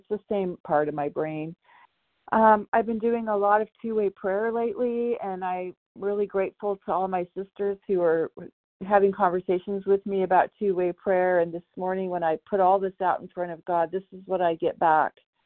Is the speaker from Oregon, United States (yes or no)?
yes; Oregon, United States; Hi, good morning. Thank you. This is … from Oregon.